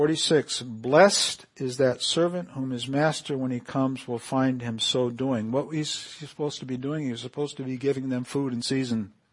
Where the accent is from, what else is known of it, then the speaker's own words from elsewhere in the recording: Canary Islands, Spain; Boy, this is one that I remember growing up in the Canary Islands in the 50s.